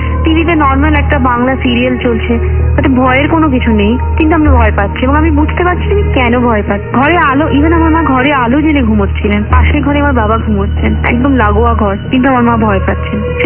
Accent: Kolkata, West Bengal, India; moved away as an adult; now in Maharashtra, India; এখন আমি বিবাহিতা, আমি কলকাতার বাইরে, আমি মহারাষ্ট্রের একটি শহরে থাকি

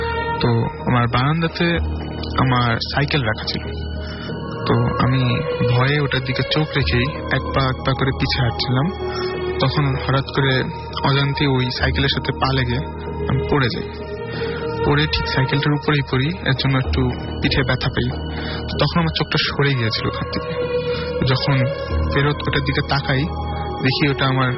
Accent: Dhaka, Dhaka Division, Bangladesh

